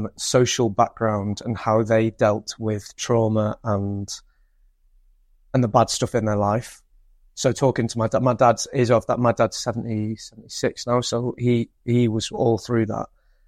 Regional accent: Stoke-on-Trent, West Midlands, United Kingdom; I'm from the wrong side of the Pennines, apparently. I'm from Stoke. So again, very working class family. My dad's a builder. My mum has done every job under the sun. We lived in a mining cottage in a little village in the middle of nowhere.

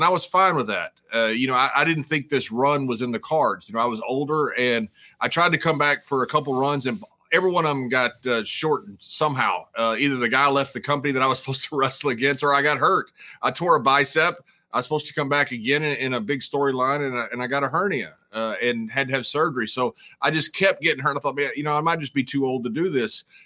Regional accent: Texas, United States; guys, when I grew up West Texas, it was a poor era.

